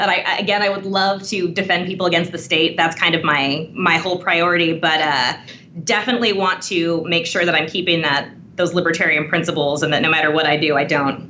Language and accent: English; Utah, United States; In my home state in Utah, actually, our organization just helped get someone released from prison almost 40 years early.